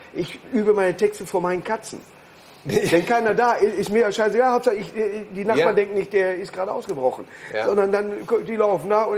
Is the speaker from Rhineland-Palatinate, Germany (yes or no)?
no; Hamm, North Rhine-Westphalia, Germany; Wir kommen aus Hamm, ja.